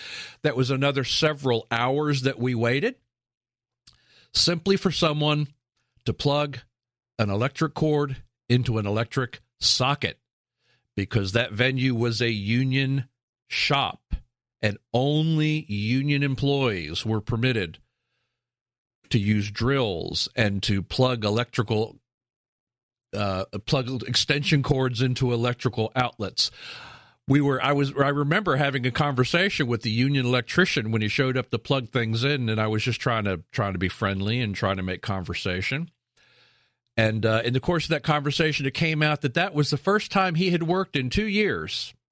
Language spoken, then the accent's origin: English; South Carolina, United States; I grew up in South Carolina. When I grew up in South Carolina, the South Carolina economy was really dominated by the textile industry.